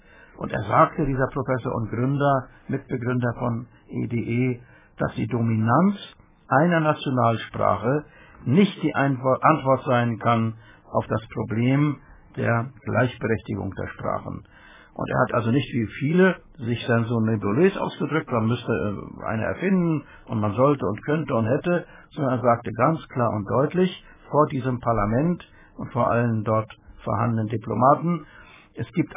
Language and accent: German; Germany; Wir müssen ja als Deutsche nun misstrauisch sein, und nochmals misstrauisch